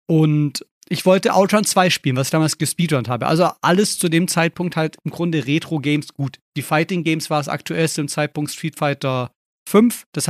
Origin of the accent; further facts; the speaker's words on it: Germany; ich hatte noch dieses ganz klassische Bild der Arcade im Kopf, das ich ja nie erleben durfte als Deutscher.